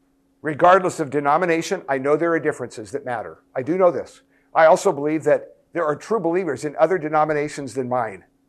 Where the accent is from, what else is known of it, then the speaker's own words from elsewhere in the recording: United States; A lot of fights in my home country, USA right now, about different skin colors.